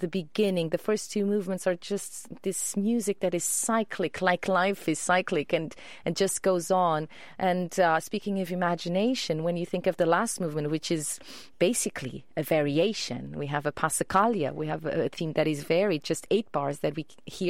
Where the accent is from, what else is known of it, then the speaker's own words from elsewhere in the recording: Portugal; a lot of the musicians, this is in my hometown, we went to school together